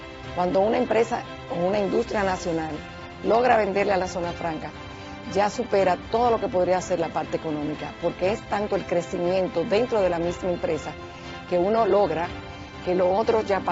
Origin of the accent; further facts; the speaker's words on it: Dominican Republic; soy empresaria dominicana de origen libanés.